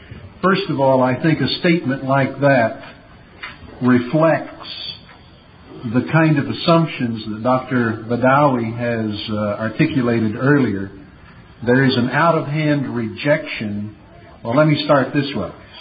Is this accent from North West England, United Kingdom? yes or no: no; Scotland, United Kingdom; You see, I'm Scottish